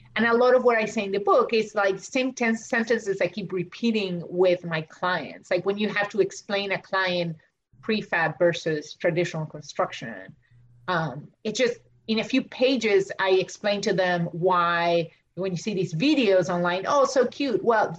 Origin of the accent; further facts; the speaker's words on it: Argentina; English is a second language; now in United States; I know I'm an immigrant, I'm from Argentina, English is my second language, it's like very basic data.